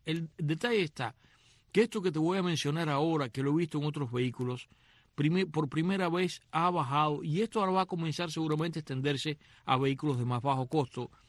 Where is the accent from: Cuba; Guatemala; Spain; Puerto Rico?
Cuba; Después de haber visto en mi época de niño en Cuba, el saguaro.